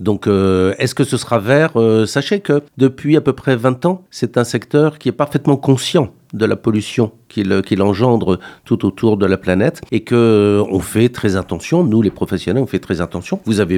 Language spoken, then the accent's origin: French; Grand Est, France; born there; En fait, je suis né dans le Lorraine